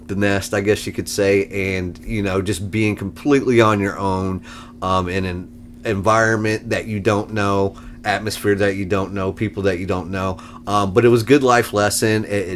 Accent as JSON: {"language": "English", "town": "Fayetteville", "region": "North Carolina", "country": "United States", "tie": "born or raised there", "also_born_or_lived": "Alaska, United States", "moved": "as an adult", "said": "So I am from North Carolina, Fayetteville area."}